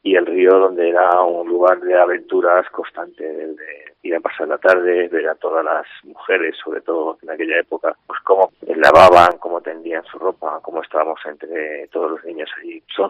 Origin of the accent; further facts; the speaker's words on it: Villalba, Spain; la gente que somos de Villalba seguramente pues lo recordaremos todos.